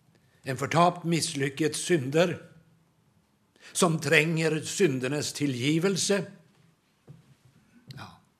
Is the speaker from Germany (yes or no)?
no; Sweden; så förstod jag att jag fick det brevet för att jag var svensk.